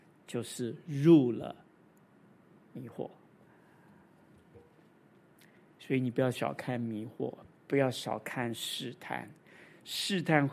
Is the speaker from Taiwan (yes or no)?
yes; Taipei, Taiwan; 我原来我的家庭是讲国语，我们是不讲台语的。我台语后来是自学的，我的同学也没有人讲台语，因为我都在台北的小学上学。我是学很好的台语，我是看布袋戏学的。